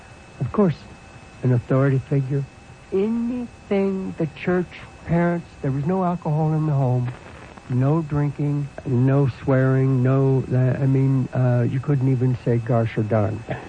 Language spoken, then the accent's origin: English; Indiana, United States; I grew up in the Bible Belt in Indiana, and Hellfire and Brimstone Church. 8 preachers in my father's family